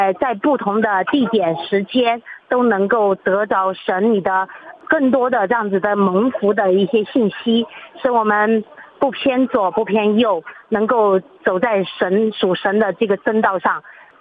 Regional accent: Guizhou, China; 我是贵州的霸姊妹

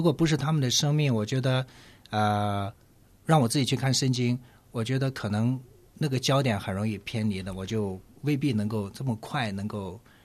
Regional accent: Xinjiang, China; 对，我是新疆人

